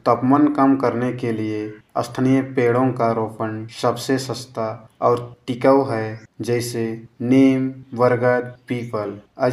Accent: Torpa, Jharkhand, India; मैं तोरपा प्रखंड के पटपुरहा बोबर टोली का निवासी हूँ।

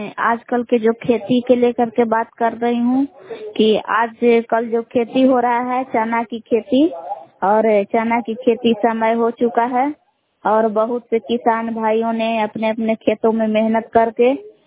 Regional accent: Bela, Bihar, India; ग्राम बेला जिला कैमूर भभुआ की निवासी हूँ।

